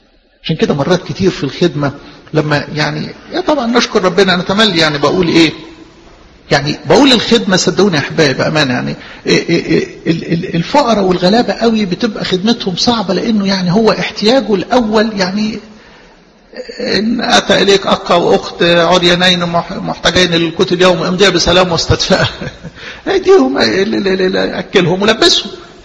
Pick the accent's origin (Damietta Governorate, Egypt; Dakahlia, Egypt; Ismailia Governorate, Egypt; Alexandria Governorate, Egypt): Alexandria Governorate, Egypt; Alexandria; وانتوا عارفين يعني عندنا في اسكندرية ممكن تلاقي الناس الغلابة